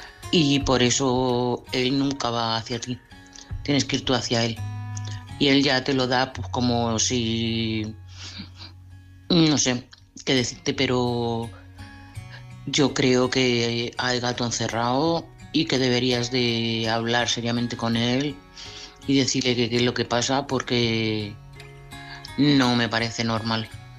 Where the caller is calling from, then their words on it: Madrid, Community of Madrid, Spain; de Madrid.